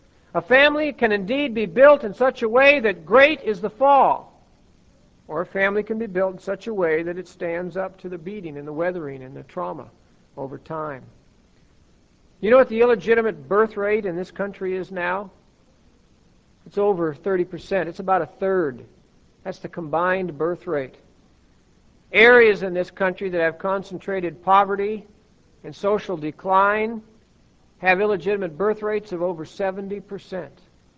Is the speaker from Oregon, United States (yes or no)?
yes; Oregon, United States; I grew up in Oregon, and in Oregon from time to time we would go to the beach.